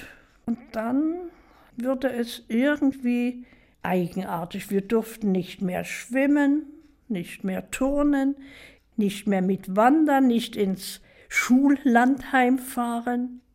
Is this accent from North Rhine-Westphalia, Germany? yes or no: no; Dresden, Saxony, Germany; born there; Ja, ich bin in Dresden geboren. Mein Vater, eine alte Dresdner Familie, Protestant. Die Mutti kam als zweijähriges Kind mit ihren Eltern aus Russland, aus Weißrussland.